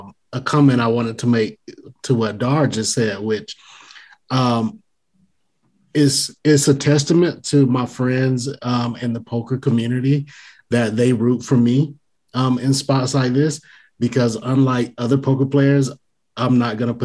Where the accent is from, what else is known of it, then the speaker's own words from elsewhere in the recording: Griffin, Georgia, United States; In my hometown, I say my mom, and that's Griffin, Georgia. It's close to Atlanta.